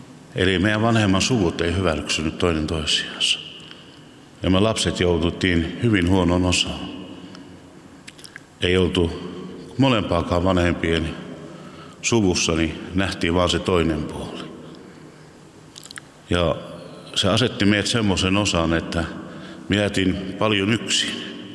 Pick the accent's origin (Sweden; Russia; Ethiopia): Sweden; Stockholm County; also born or lived in Sotkamo, Finland; Sotkamosta, Suomesta. Meillä on moni sukupolvi Sotkamosta ja Kuopiosta. Mutta mä vartuin Ruotsissa semmoiseen pieneen ruotsalaisen kylään ja Tukholman vieressä. Ja mulla oli silleen uskovainen koti.